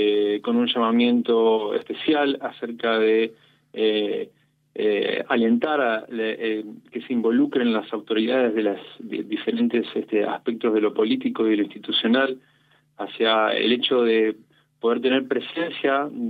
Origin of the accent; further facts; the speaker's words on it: Aragon, Spain; yo también vengo de Aragón